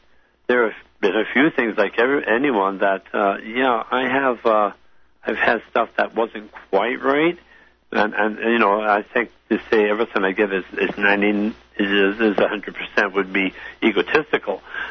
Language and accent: English; British Columbia, Canada; I'm from Vancouver Island.